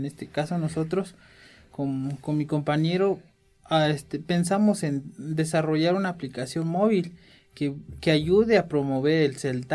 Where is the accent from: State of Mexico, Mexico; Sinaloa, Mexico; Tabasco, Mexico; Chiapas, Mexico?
Chiapas, Mexico; Altamirano; now in Ocosingo, Mexico; Soy originario de Altamirano, pero ya pues, soy radico en Ocosingo.